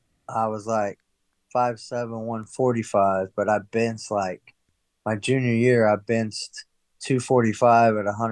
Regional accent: Asheville, North Carolina, United States; So I ended up winning the event in my hometown at the Asheville Civic Center.

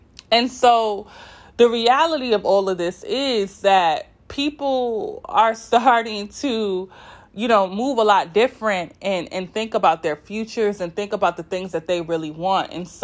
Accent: Rochester, New York, United States; working through the Summer of Opportunity program in my hometown of Rochester.

